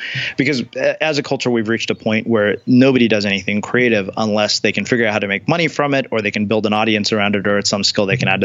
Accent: India; I'm Indian, so this is something we've been encouraged to do since we were kids.

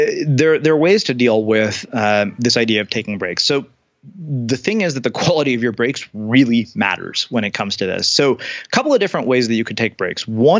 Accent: India; I'm Indian, so this is something we've been encouraged to do since we were kids.

